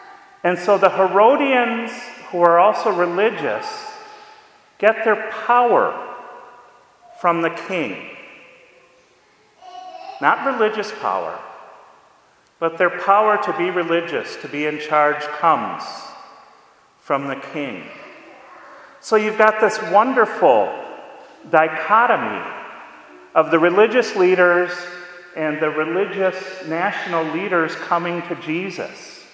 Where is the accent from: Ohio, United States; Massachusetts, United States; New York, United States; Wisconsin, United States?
Wisconsin, United States; But see, I grew up in Wisconsin where socialism, at least in the 40s, was a good thing.